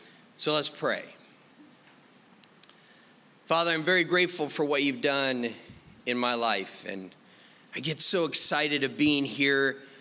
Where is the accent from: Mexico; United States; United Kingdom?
United States; Castle Rock, Colorado; If you don't know me … I'm from Castle Rock, Colorado.